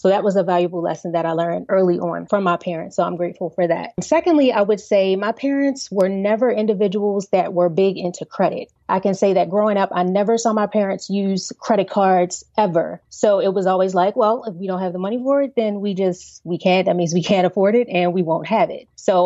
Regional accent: Baltimore, Maryland, United States; So for me, I grew up in Baltimore, Maryland, Baltimore City, and my parents were actually teenage parents.

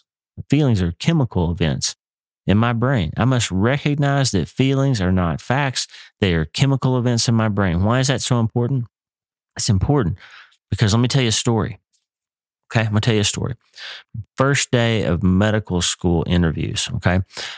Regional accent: Broken Bow, Oklahoma, United States; So I grew up in Broken Bow, Oklahoma, never knowing that I was going to live just down the road from Broken Bow, Nebraska.

